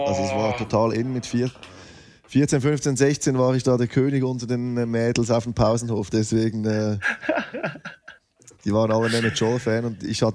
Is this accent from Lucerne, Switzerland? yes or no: yes; Lucerne, Switzerland; Also ein Lieblingsverein, da muss ich fast meine Heimatstadt sagen